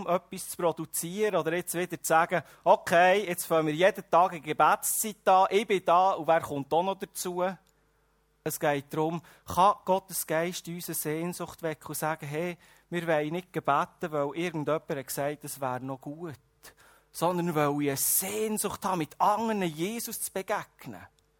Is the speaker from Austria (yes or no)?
no; Switzerland; das sind wir Schweizer gut